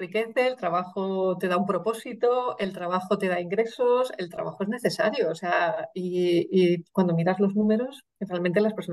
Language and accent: Spanish; Asturias, Spain; soy de Asturias, no soy catalana